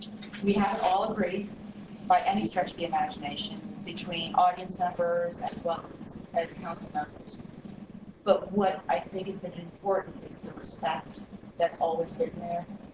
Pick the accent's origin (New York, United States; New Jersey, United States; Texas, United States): New Jersey, United States; having grown up in New Jersey, born and raised, growing up in Huntington County, I saw what happened.